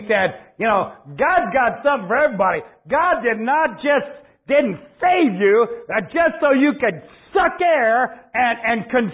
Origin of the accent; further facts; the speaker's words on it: Ohio, United States; also born or lived in Tennessee; Well, I was born in Tennessee and I was raised in Ohio. Therefore, I have dual citizenship.